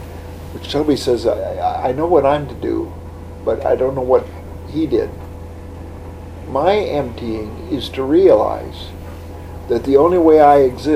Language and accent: English; England, United Kingdom; The next word that the apostle wrote is hard to pronounce as an Englishman.